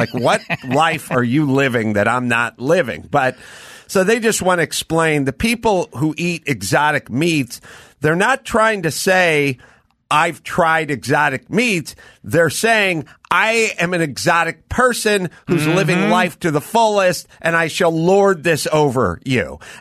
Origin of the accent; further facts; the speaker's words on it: New Zealand; I'm from New Zealand.